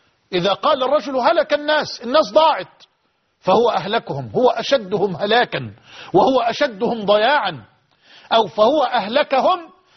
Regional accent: Egypt; بلدنا مصر

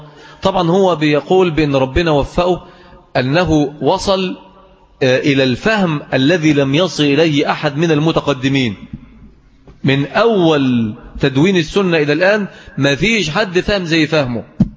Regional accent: Mansoura, Dakahlia, Egypt; وهذا أمر لا نفتخر به ولكن نذكره لأنه مذمة في بلدنا المنصور

